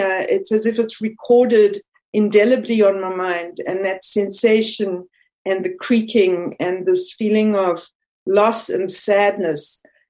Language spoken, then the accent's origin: English; South Africa; moved away; And I got many benefits from growing up in South Africa that I hope that people living in South Africa can still benefit in that way.